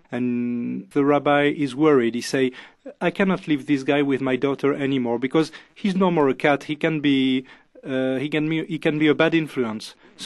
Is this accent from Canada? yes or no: no; Algeria; English is a second language; It's very funny because I'm a Jew from Algeria, and my colorist, she's a Christian from Iraq